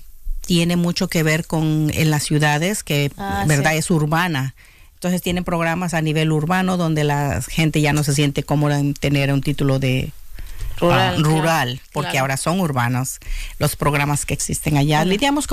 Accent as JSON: {"language": "Spanish", "region": "Puebla", "country": "Mexico", "moved": "yes", "lives_now": "United States", "said": "Ok, bueno, originalmente yo soy de México."}